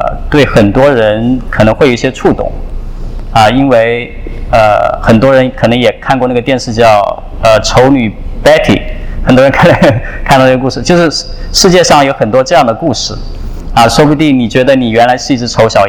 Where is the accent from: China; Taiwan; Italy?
China; 我知道我自己是出生在中国，然后在一个非常就是普通的家庭长大的